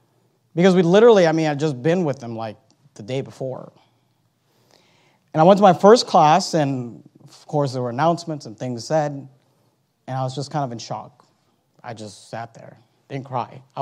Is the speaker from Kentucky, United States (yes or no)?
no; Hayward, California, United States; I grew up in Hayward, California. And when I was 13 years old, we moved from Hayward to San Leandro.